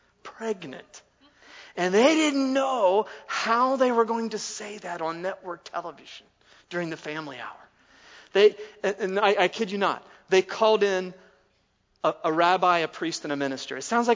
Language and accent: English; Columbus, Ohio, United States; like every night on Channel 6 in Columbus at 6:30, was the Andy Griffith Show. But at 5 o'clock when I was growing up